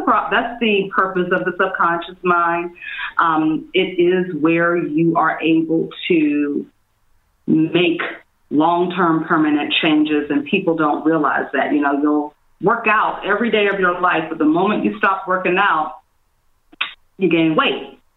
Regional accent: Washington, District of Columbia, United States; also born or lived in New York City; now in Los Angeles, United States; I was traveling back and forth from LA to my hometown, DC.

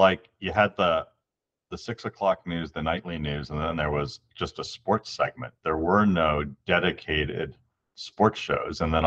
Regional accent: Toronto, Ontario, Canada; Even though I'm Canadian, growing up in Toronto, that's how I really learned about sports highlight shows.

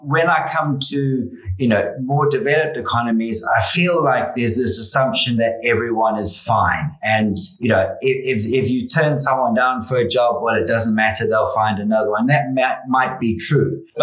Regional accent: South Africa; obviously at the southern tip in South Africa is where I'm from.

